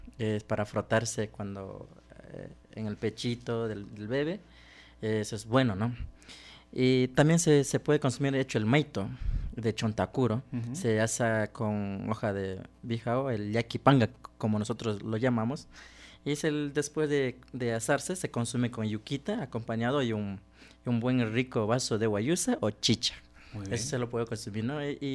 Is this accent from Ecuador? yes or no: yes; Archidona, Napo, Ecuador; Yo soy de pueblo Quichua de Rucuyacta, soy de Cantón Archidona